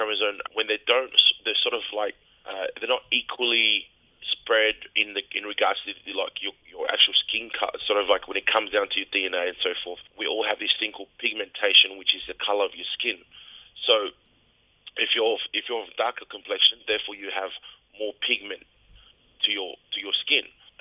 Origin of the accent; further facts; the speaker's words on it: Fiji; we're not really related, we're from the Fiji together, so therefore we just call each other.